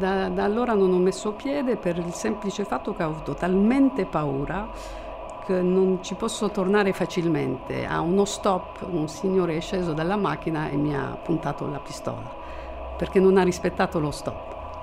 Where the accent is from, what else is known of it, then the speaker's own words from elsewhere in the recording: Lebanon; in Libano eravamo tante etnie, era molto diversificato, che siano armeni, c'erano ebrei, greci, turchi, curdi, c'era di tutto.